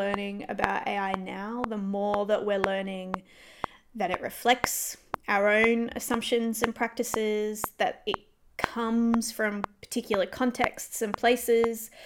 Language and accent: English; Perth, Western Australia, Australia; We are. And it's going to be very difficult not to make this about Perth.